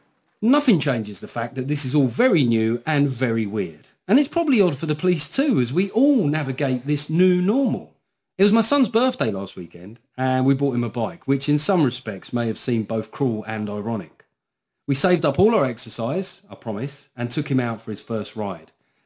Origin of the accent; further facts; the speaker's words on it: United Kingdom; Look, we're British. We invented the 2 metre no contact rule.